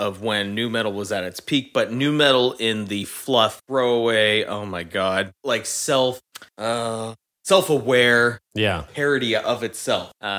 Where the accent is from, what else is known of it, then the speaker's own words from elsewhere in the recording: Canada; growing up in Canada, we had our own version of what was considered a late night talk show